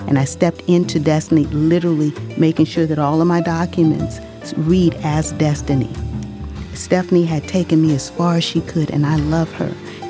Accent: Compton, California, United States; Now, growing up in Compton, there was no money, and it was the hood.

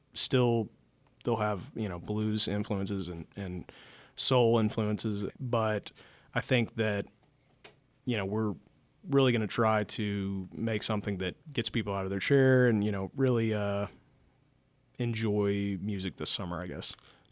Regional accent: Fort Smith, Arkansas, United States; I've got some guys that are some of my good friends and some that I grew up with in Fort Smith, Arkansas.

